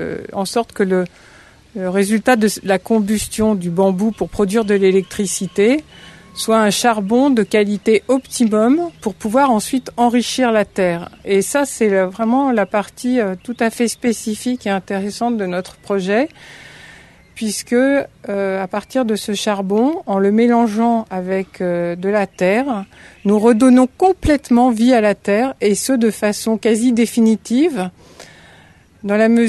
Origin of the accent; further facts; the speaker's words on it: France; now in India; je viens de France. Nous sommes aujourd'hui le 14 juillet, le jour de notre fête nationale.